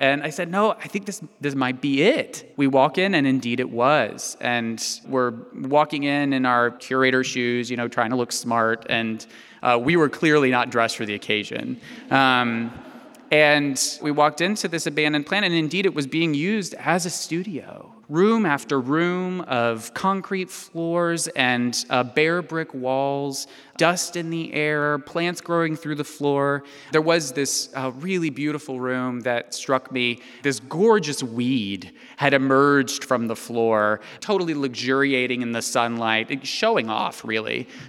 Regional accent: Perry, Georgia, United States; I'm from the South originally. I'm from a little town called Perry, Georgia. It's about 9,000 people.

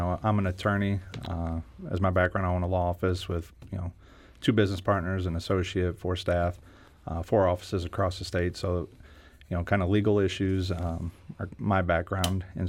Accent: Missouri, United States; I was born and raised in North St. Louis County. Grew up pretty poor.

